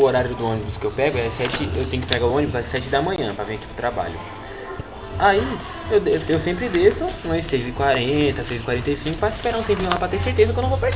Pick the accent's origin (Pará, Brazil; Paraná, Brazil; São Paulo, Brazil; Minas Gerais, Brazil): São Paulo, Brazil; eu sou de São Paulo.